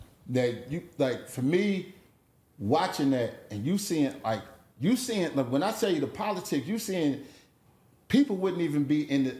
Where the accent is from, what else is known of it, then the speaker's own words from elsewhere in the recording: West Coast, United States; man, I'm from the West Coast. I've been to the South for a while.